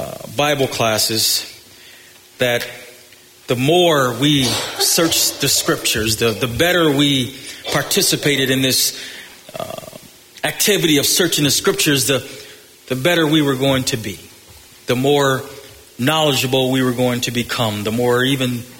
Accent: Buffalo, New York, United States; the church I grew up in Buffalo, New York.

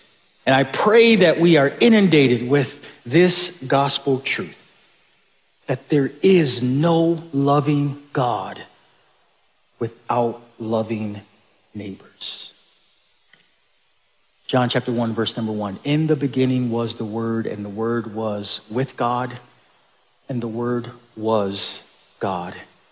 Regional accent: Buffalo, New York, United States; I grew up in Buffalo, as I said.

